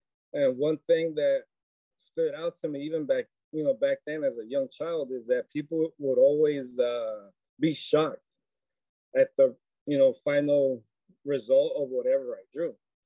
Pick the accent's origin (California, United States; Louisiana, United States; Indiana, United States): California, United States; South Gate; Yeah, I grew up in Southgate, California. It's on the outskirts of the city of L.A.